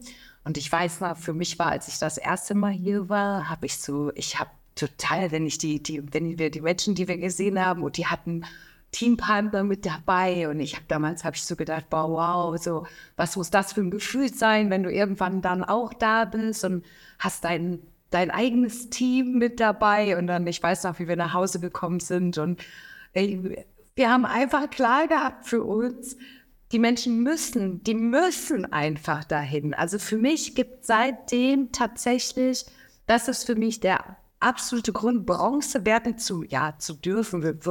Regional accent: North Rhine-Westphalia, Germany; ich komme tatsächlich aus dem Ruhrgebiet und so ein richtiges Kohlenpott-Kind sagen wir bei uns.

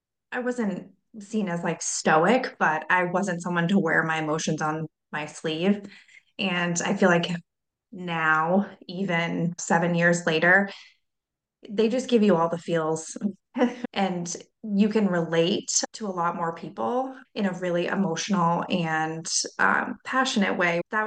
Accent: New Hampshire, United States; I am from New Hampshire.

